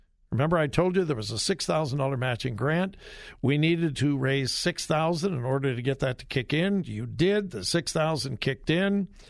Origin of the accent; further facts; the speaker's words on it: California, United States; My home state, my beloved home state of California, has the highest gas prices in America.